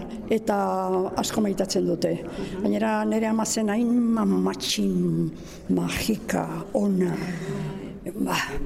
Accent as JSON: {"language": "Basque", "town": "Pamplona", "region": "Navarre", "country": "Spain", "tie": "born there", "said": "Baina nia, Iruñan jaio nintzen, eta den arderaz."}